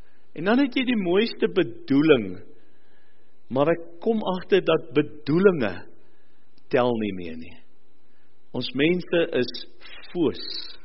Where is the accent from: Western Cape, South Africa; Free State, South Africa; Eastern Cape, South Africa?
Eastern Cape, South Africa; Port Elizabeth; moved away; Ek is lank genoeg hier, 30 jaar, maar ek is maar nog uit my wêreld uit. En dit was die feesaankondiging by ons in Port Elizabeth waar ek groot geword